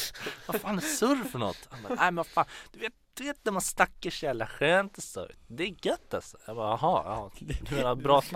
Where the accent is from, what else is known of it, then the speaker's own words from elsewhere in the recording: Örebro, Örebro County, Sweden; när jag var på väg hem från krogen hemma i Örebro för typ 2 år sedan.